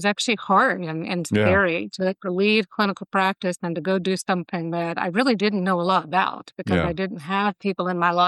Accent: Tampa, Florida, United States; You know, I grew up in Tampa Bay, Florida, and with kind of early aspirations to become a physician and a surgeon.

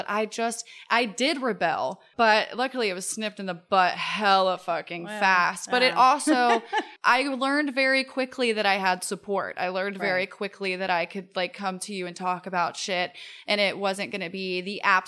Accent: the South, United States; especially growing up in the South, where I grew up around people who had to lie to their parents constantly

